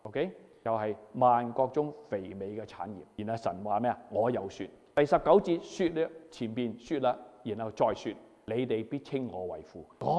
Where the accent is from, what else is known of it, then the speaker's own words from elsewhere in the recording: China; 我係中國人啊